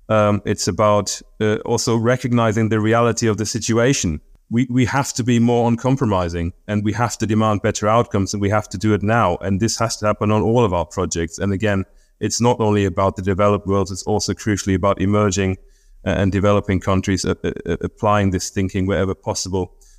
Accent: North Germany, Germany; growing up in North Germany in the 80s and 90s

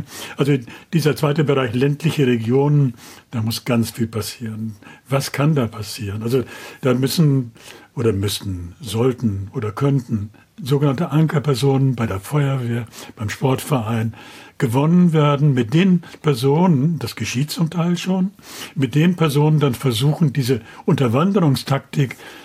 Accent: West Germany, Germany; als Wessi ankommt

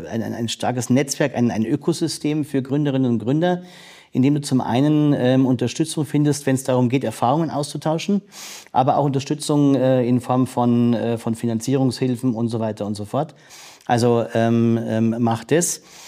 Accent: Kallmünz, Bavaria, Germany; ich komme aus Kallmünz, wunderschöner Ort, in der Oberpfalz, an Naab und Vils gelegen.

